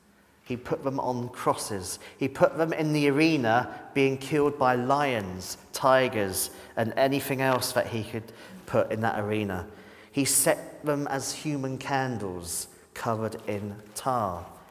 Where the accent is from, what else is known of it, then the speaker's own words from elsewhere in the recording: United Kingdom; That identity is more important than me being British.